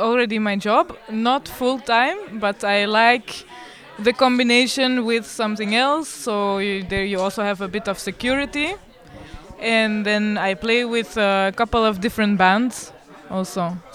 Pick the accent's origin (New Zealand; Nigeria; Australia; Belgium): Belgium; English is a second language; now in Spain; I'm from Belgium, and I'm here at Ethno playing the accordion. And I live in Catalonia.